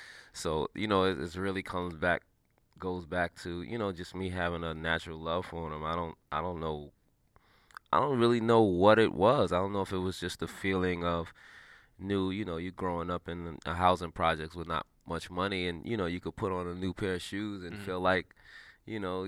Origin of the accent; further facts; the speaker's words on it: New York City, New York, United States; I'm from New York City, an inner city kid.